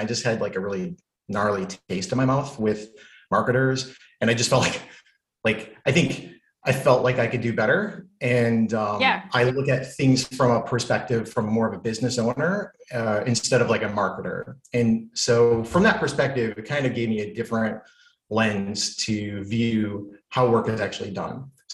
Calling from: Detroit, Michigan, United States; I am tuning in from downtown Detroit, Michigan. Boom, beautiful Detroit.

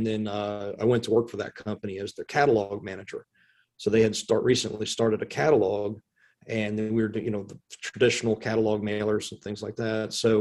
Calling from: Richmond, Virginia, United States; Richmond, Virginia.

